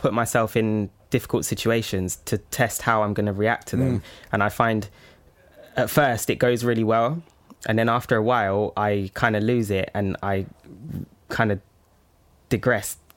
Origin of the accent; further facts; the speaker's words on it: Clapham, London, United Kingdom; also born or lived in Wiltshire; So I was born in Clapham in London, and both of my parents have had issues, and they weren't able to raise me.